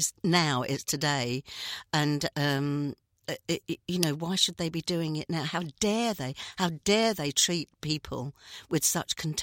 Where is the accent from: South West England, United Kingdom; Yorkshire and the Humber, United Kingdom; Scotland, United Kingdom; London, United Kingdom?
London, United Kingdom; Somers Town; I was brought up in Somers Town